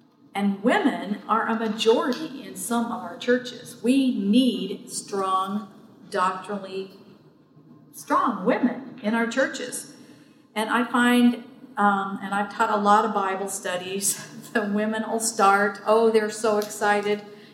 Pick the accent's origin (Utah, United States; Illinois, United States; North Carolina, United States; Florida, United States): Utah, United States; I grew up in Utah. And Utah, we were a real minority.